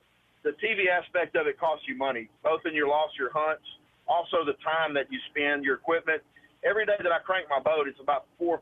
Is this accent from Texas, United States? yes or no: yes; Texas, United States; I grew up on Rayburn, Toledo, and the Sabine River, of course, is where I live.